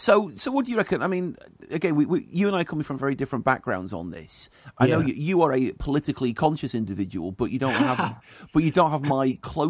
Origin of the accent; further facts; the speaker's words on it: United Kingdom; I'm a Brit of Irish Catholic descent.